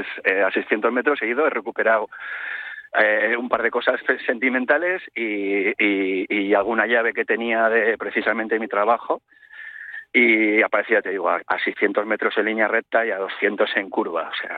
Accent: Basque Country, Spain; Yo creo que cogí uno de los últimos trenes que salía del casco viejo hacia Barrecolanda, que es de donde soy

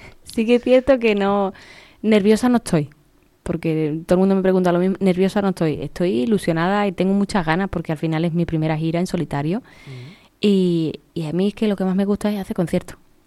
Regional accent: Seville, Andalusia, Spain; now in Madrid, Spain; Yo me vine de Sevilla, de Sevilla me fui a Madrid

